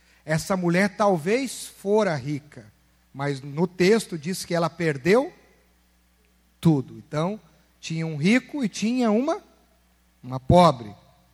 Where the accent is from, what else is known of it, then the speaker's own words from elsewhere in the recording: São Paulo, Brazil; born there; Eu nasci na Lapa.